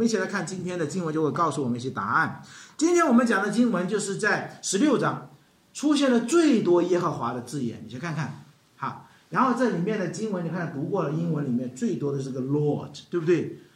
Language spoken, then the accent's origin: Chinese; China; 我们从大陆过来都知道什么叫主观能动性啊